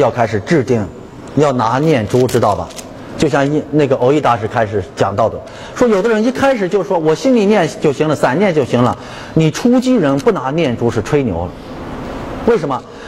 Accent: Shaanxi, China; 因为他也是陕西人，我也是陕西人，

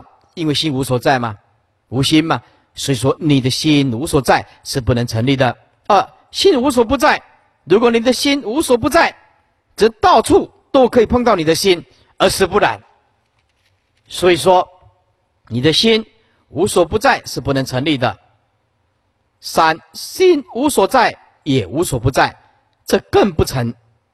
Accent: Sihu, Yunlin County, Taiwan; 毕竟我们出生的地方是云林县四湖乡，对吧？林厝村，师父出生的地方是一个小农村啊，小农村靠近台西的港口海港

